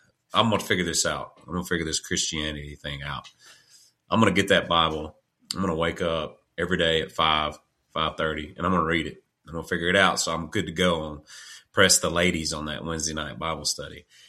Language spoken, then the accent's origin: English; Arkansas, United States; I'm from Eastern Arkansas, the Delta, as people know it.